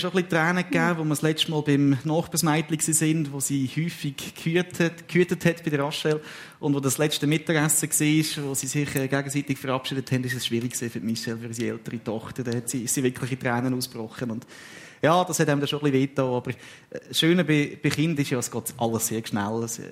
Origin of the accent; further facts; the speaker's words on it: Lucerne, Switzerland; Wir sind vor 6 Jahren in den Kanton Uri gezügelt. Wir sind beide aus dem Kanton Luzern, meine Frau und ich.